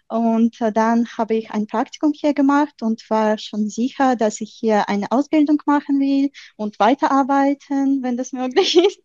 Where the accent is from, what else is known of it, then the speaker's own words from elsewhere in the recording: Ukraine; German is a second language; now in Germany; Ich komme aus der Ukraine und wohne seit 3 Jahren hier in Deutschland.